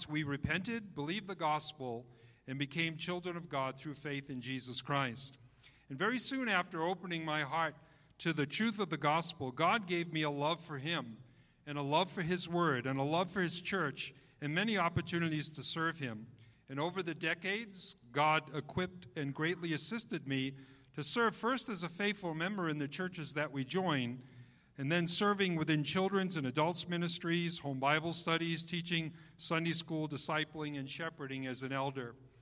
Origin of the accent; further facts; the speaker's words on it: New England, United States; I grew up in New England in a Roman Catholic family where we were religious but lost.